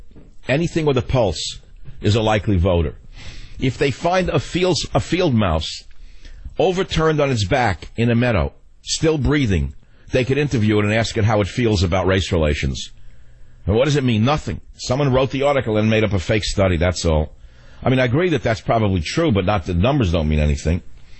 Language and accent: English; San Francisco, California, United States; Let's go to KSFO. Bob, my hometown of San Francisco.